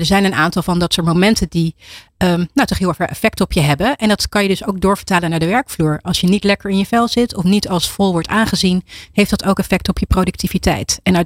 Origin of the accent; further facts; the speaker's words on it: Netherlands; Ik ben een geboren en getogen in Nederland. Mijn vader komt uit Suriname. Mijn moeder uit Indonesië.